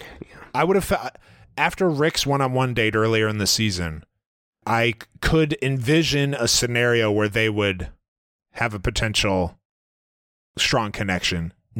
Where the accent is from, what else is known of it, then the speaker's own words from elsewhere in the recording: Minnesota, United States; A championship to Minnesota, my hometown.